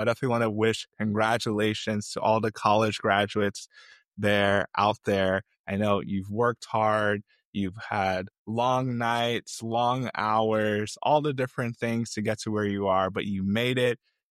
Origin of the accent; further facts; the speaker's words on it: St. Louis, Missouri, United States; also born or lived in Nigeria; I'm Nigerian, grew up in St. Louis, Missouri, but I was born in Nigeria.